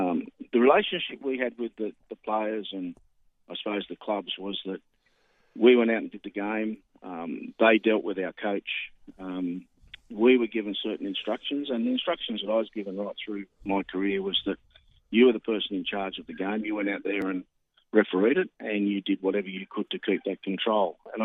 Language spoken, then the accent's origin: English; Manly, New South Wales, Australia; I grew up in the Manly area